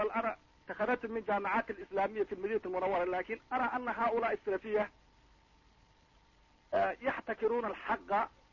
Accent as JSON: {"language": "Arabic", "country": "Somalia", "said": "من الصومال."}